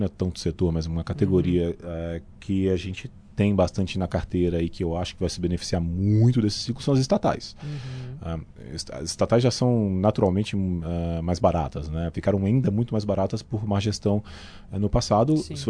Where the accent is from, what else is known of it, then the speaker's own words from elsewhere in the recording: Goiás, Brazil; é em Anápolis, lá do lado de Goiânia, do lado da minha terra natal.